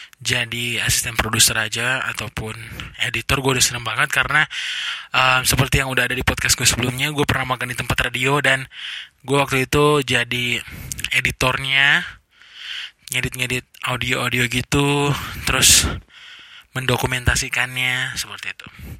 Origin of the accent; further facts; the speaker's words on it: Tomohon, North Sulawesi, Indonesia; di tempat asal gue, di Manado, di Tomohon lebih tepatnya.